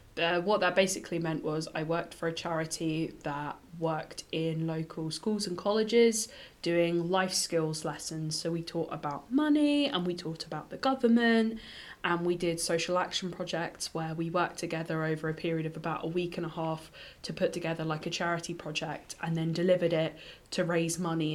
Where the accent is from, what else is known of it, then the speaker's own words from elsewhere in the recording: Worthing, South East England, United Kingdom; So I was born in Worthing Hospital. I've lived here my whole life. For a couple of years when I was at uni, I lived in Bournemouth. But besides that, I've always lived here.